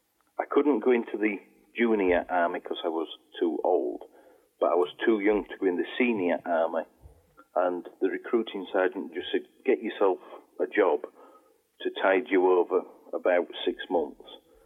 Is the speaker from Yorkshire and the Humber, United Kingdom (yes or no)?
yes; Sheffield, Yorkshire and the Humber, United Kingdom; I am originally from Sheffield. I've got family roots over there and friends over there.